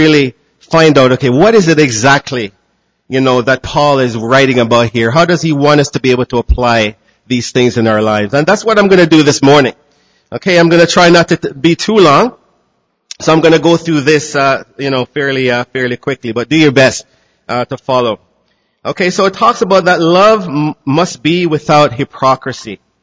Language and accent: English; Jamaica; I'm from Jamaica, the land of the fast runners.